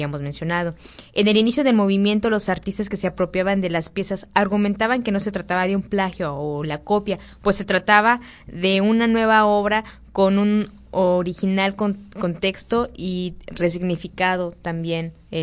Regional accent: Mexico; muchos temas que pertenecen a nosotros como mexicanos

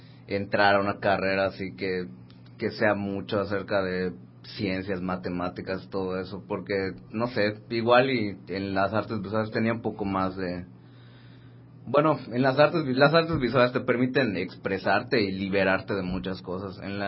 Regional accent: Tizimín, Yucatán, Mexico; also born or lived in Cancún; Yo crecí en Tizimín, Yucatán. Soy de Cancún, pero crecí en Tizimín, Yucatán.

